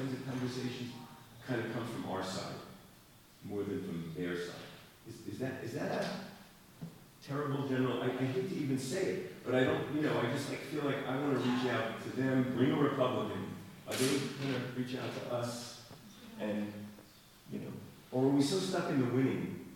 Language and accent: English; New York, United States; living here, you know, my transition from being a New Yorker and realizing that people are conflict diverse.